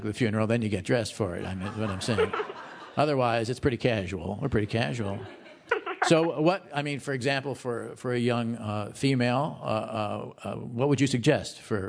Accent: Wisconsin, United States; I'm from Wisconsin here. It's always in the 50s, 60s, even in the middle of winter.

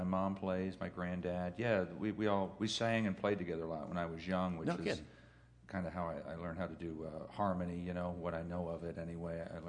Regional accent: York, Pennsylvania, United States; born there; also born or lived in North Carolina; I was born in York, but...

